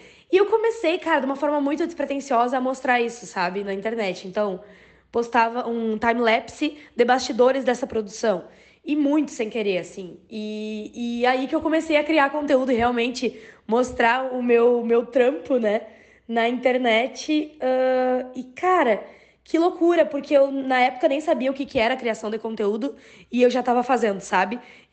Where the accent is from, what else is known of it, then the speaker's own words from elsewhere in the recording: Santa Maria, Rio Grande do Sul, Brazil; eu sou de Santa Maria, no Rio Grande do Sul. Então, cara, coisa de cidade pequena, faz um pouco de tudo, sabe?